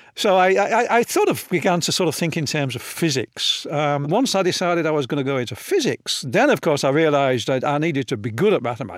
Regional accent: Hull, Yorkshire and the Humber, United Kingdom; Yeah, I was born in Hull in what apparently was the worst snowstorm of the decade in 1947.

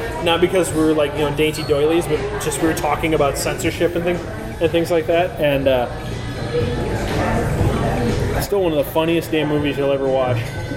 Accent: Minnesota, United States; I've seen Fargo, because I think as a Minnesotan you're forced to.

